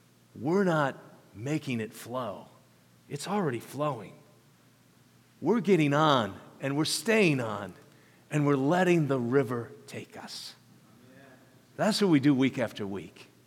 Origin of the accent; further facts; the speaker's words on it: Minneapolis, Minnesota, United States; So when I was a kid growing up in Minneapolis during the hot days of July